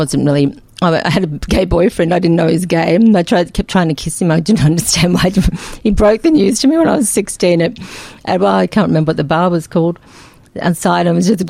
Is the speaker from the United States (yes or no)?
no; Sydney, New South Wales, Australia; So it was good growing up in Sydney, especially with a balanced view of it, I think.